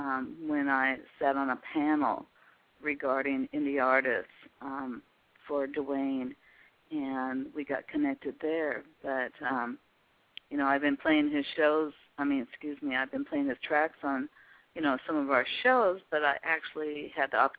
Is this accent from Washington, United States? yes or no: yes; Seattle, Washington, United States; I'm from the Pacific Northwest. A lot of people just don't know about us here in Seattle, Washington